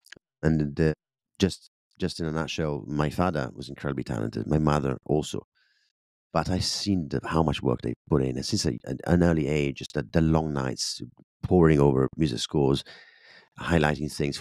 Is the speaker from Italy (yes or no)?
yes; Sicily, Italy; English is a second language; So when they ask me where I'm from, I say, I'm actually, you know, from Sicily.